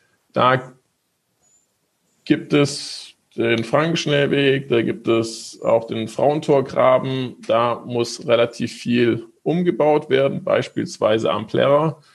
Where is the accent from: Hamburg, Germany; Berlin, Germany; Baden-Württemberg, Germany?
Baden-Württemberg, Germany; Stuttgart; genauso wie in meiner Heimatstadt, dem VfB Stuttgart